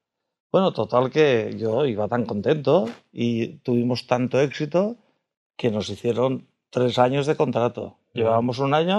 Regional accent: Valencian Community, Spain; como yo soy muy valenciano, siempre me ha gustado cantar a Valencia

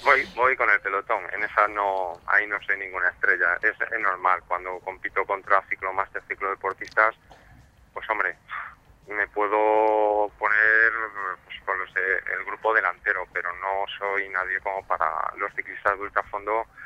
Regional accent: Madrid, Community of Madrid, Spain; born there; mi familia, aunque yo nací en Madrid, toda mi familia es de Andalucía

